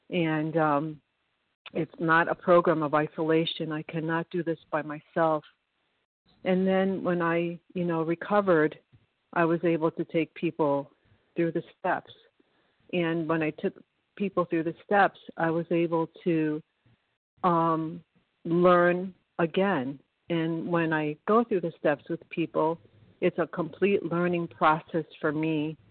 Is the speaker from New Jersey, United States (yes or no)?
no; New York, United States; I'm from New York.